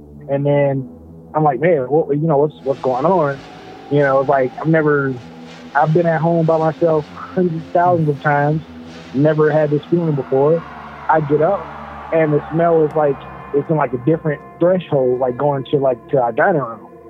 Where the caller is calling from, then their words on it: Louisiana, United States; I'm calling from Louisiana.